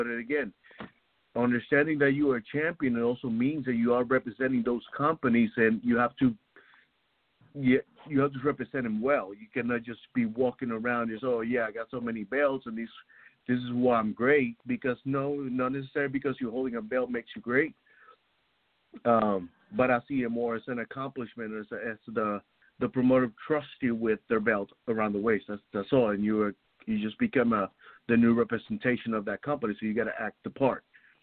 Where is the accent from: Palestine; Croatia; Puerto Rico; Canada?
Puerto Rico; moved away as an adult; also born or lived in Brooklyn; Actually, I was born in Brooklyn and raised in Puerto Rico. So I lived in Puerto Rico from the age of 3 all the way up to I was 23 when I joined the military.